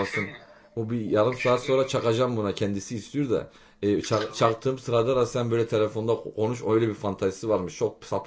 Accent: Karşıyaka, İzmir, Turkey; Ben İzmir Karşıyaka Şemikler'de doğdum. Ayda bir geliyorum İzmir'e.

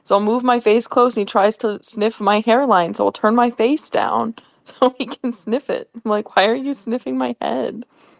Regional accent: United States; he's really different from the average like experience I have with cats as an American.

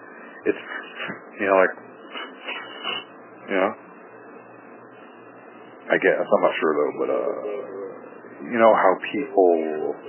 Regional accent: California, United States; I'm from Northern California, and I can pronounce words correctly.

